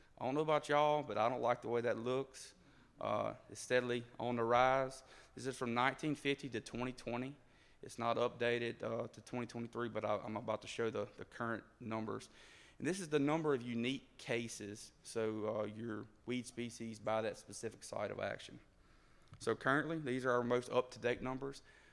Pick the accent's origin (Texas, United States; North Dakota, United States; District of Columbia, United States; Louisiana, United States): Louisiana, United States; I mentioned I was from Concordia Parish.